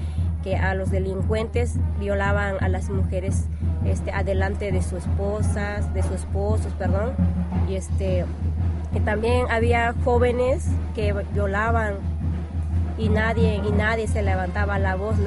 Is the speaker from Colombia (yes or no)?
yes; Colombia; Soy originaria de Colombia.